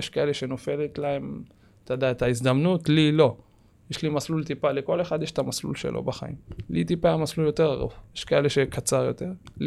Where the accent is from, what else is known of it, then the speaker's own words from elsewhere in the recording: Kiryat Gat, Southern District, Israel; אנחנו גדלנו בפריפריה, בקריית גת.